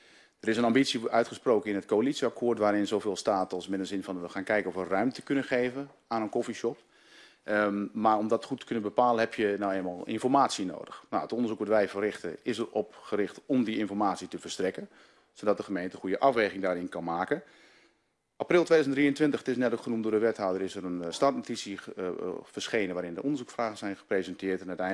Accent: Groningen, Netherlands; Ik kom uit Groningen, wij zitten ook in Groningen. Dus als ik de E inslik, dat is altijd mijn standaard grapje. Dan weet u waardoor dat komt. En ik kom niet uit Twente, dat wordt ook wel eens gedacht. Maar het is echt uit het hoge noorden.

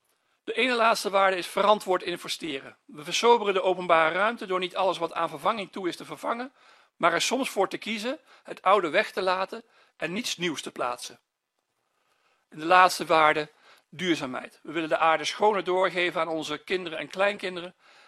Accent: Gelderland, Netherlands; Ik kom zelf uit de Liemers.

